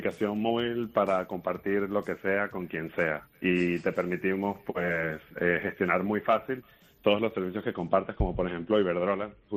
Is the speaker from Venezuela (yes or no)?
yes; Caracas, Capital District, Venezuela; De Caracas.